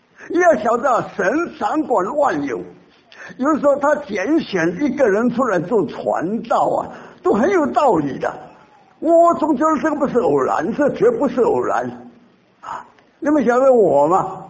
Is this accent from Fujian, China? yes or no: yes; Fujian, China; 是中央军打十九路军在福建的时候啊，我是福建人啊